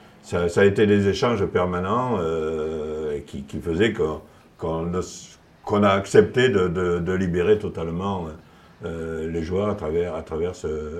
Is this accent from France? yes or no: yes; France; nous, en tant que Français